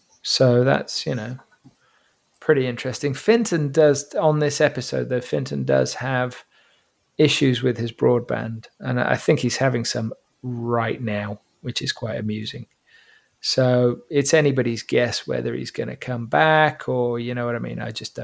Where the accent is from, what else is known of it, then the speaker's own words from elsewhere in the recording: England, United Kingdom; But, you know, I'm English.